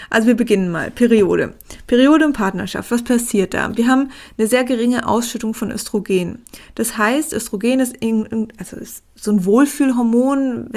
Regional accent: Germany; die hier vom Bodensee kommt, aus meinem Heimatort

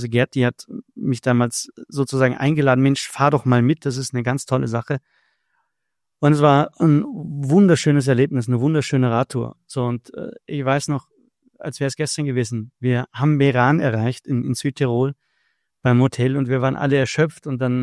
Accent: Northern Germany, Germany; Aber das ist ähnlich wie Moin zum Beispiel bei uns im Norddeutschen

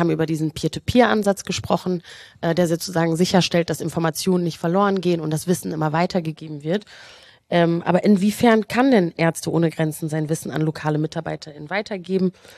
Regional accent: Rwanda; Ich komme ja auch aus Rwanda, wie ich ungefähr bei jeder Veranstaltung betone.

